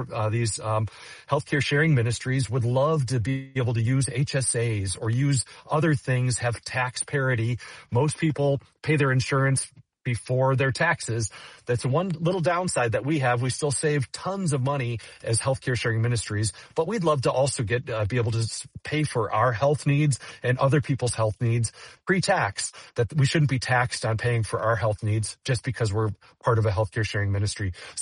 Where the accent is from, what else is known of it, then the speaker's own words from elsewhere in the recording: Illinois, United States; When I was growing up in Illinois